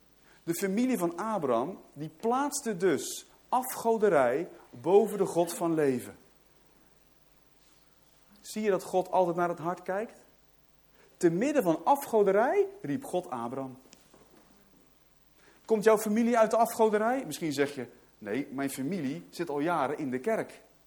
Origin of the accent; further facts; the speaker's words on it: Netherlands; En daar moeten we ons als Nederlanders, en zeker in deze streek, van bekeren.